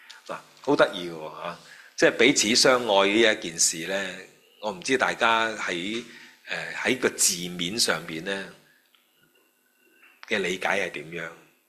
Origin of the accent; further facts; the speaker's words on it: Aberdeen, Southern District, Hong Kong; 咁我喺香港仔大嘅